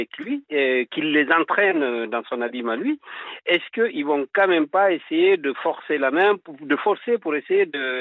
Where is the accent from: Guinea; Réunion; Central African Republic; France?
Guinea; alors moi je viens d'Afrique, hein, je viens de la Guinée